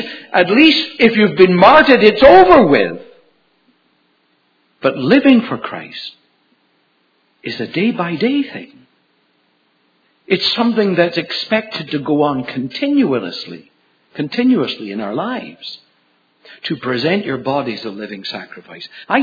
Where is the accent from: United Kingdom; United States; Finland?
United Kingdom; now in Abbotsford, Canada; I remember when I first came from Britain, or we came first came from Britain, when we were at Abbotsford